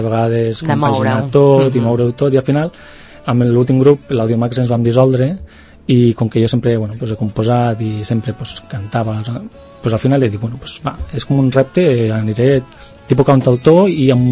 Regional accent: Lleida, Catalonia, Spain; jo soc de Lleida, doncs, fa, bueno, doncs allò quan estava allí estudiant, doncs això, feia concerts per allí amb els amics i tal, llavors ja vaig venir a viure aquí, a estudiar, etc.

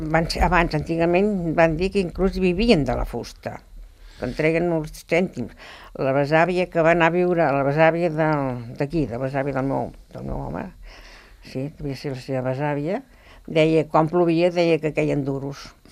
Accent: Sant Medí, Catalonia, Spain; Jo vaig néixer a Sant Medí, al costat de l'ermita, i com vaig tenir 18 anys, me'n vaig anar a viure a Can Jané.

